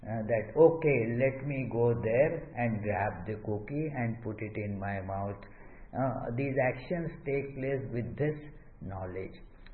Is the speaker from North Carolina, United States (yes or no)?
yes; North Carolina, United States; oh, you don't remember me from, I am from North Carolina.